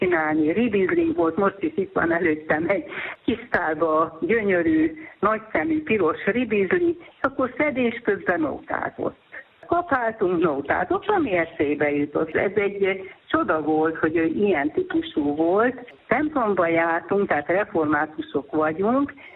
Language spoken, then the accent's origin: Hungarian; Transylvania, Romania; Mi Erdélyből származunk